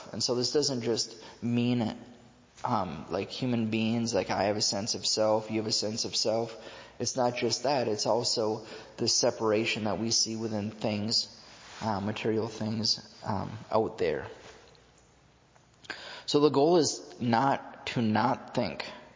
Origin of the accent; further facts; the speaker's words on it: Virginia, Minnesota, United States; born there; I was born in Virginia, Minnesota in 1981.